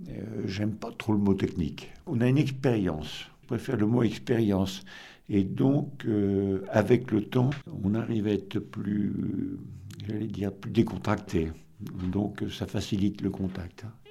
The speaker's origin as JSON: {"language": "French", "town": "Armentières", "region": "Hauts-de-France", "country": "France", "said": "Il se fait que je suis d'Armentières d'origine"}